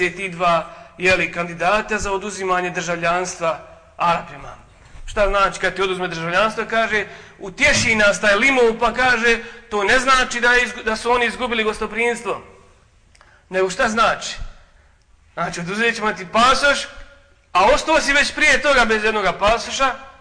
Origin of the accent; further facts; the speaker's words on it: Bosnia & Herzegovina; Ista situacija kod nas u Bosni.